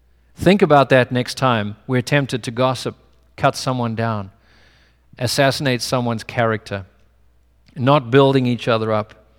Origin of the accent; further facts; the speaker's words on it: Cape Town, Western Cape, South Africa; born there; I was born in Cape Town, and as a result, I speak differently to someone who was born in Johannesburg.